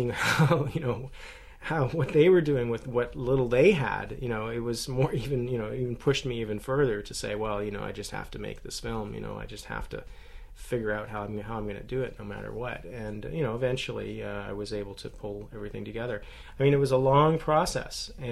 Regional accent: Canada; living here in Toronto and, you know, being a Canadian

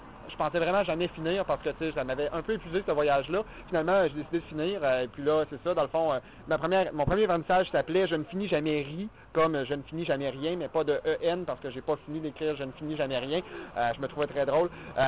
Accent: Quebec City, Quebec, Canada; moi je viens de Québec

